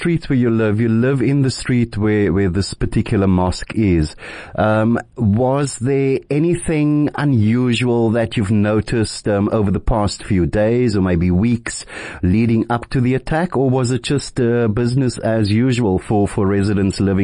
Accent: South Africa; now in New Zealand; As a South African living in New Zealand

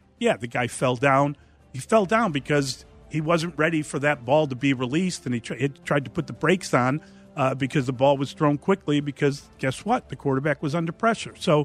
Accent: Missouri, United States; I'm from Missouri.

